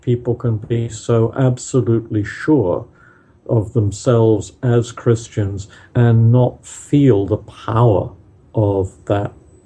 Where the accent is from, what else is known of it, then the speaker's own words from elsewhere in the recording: United Kingdom; If you grew up in the class that I grew up in Britain, you'd probably be a lot better off than those people in sub-Saharan Africa